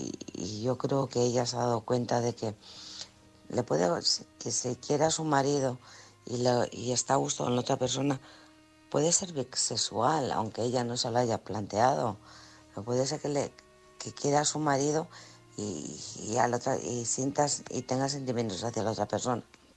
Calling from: Alcorcón, Community of Madrid, Spain; de Alcorcón.

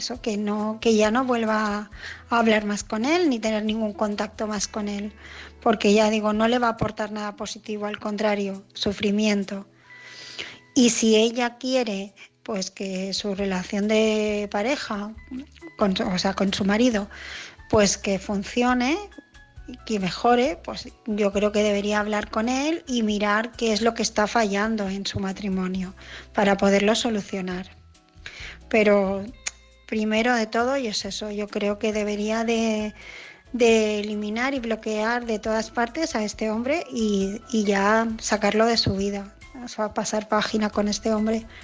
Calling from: Barcelona, Catalonia, Spain; de Barcelona

